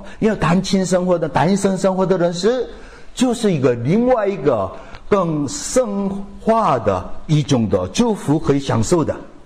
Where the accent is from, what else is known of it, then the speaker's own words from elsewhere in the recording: South Korea; Chinese is a second language; 我们韩国人说金亲相见了